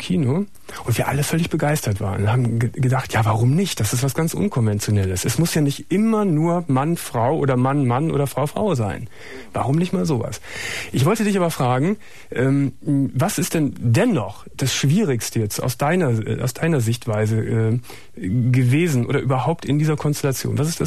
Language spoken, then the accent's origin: German; Gummersbach, North Rhine-Westphalia, Germany; Rainer, ich weiß noch, in Gummersbach, ich komme ja aus Gummersbach.